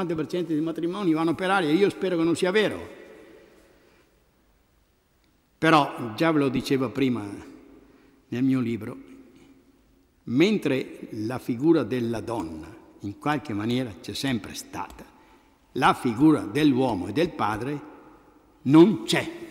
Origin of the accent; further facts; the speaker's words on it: Verona, Veneto, Italy; Io vengo da Verona, per cui mio papà erano 12 fratelli, contadini, e quindi lì c'era l'azienda